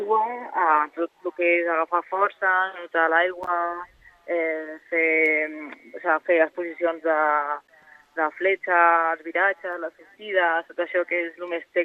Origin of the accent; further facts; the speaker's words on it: Badalona, Catalonia, Spain; jo que soc de Badalona tinc el mur al costat de casa